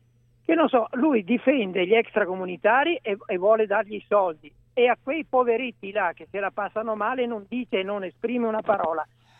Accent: Padua, Veneto, Italy; io sono di Padova come lui

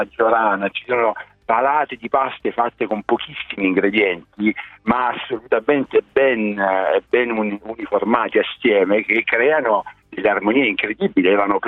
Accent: Apulia, Italy; Ma sì, io sono cresciuto in Salento

